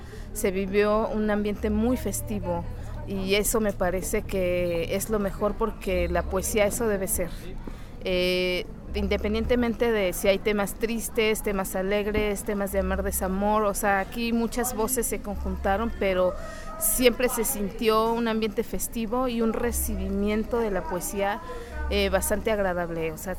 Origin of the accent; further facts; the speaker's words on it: Acatlán, Puebla, Mexico; now in Mexico City, Mexico; yo vengo de la Ciudad de México, aunque en realidad soy de Acatlán, Puebla.